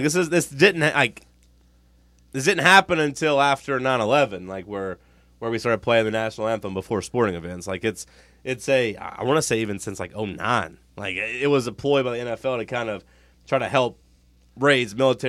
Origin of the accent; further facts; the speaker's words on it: Kentucky, United States; Like, I'm from Kentucky. I'm from a coal city.